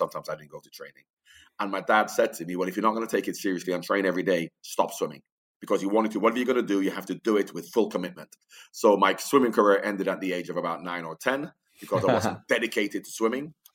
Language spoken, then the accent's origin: English; Jamaica; So I've never been a center back growing up in Jamaica. I was always an attacking player.